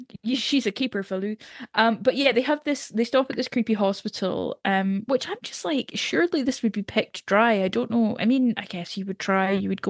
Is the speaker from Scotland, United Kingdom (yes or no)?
yes; Scotland, United Kingdom; also born or lived in Canada; now in England; Yeah, you're sort of looking for it and saying, yeah, I am Scottish. I don't see myself as being British.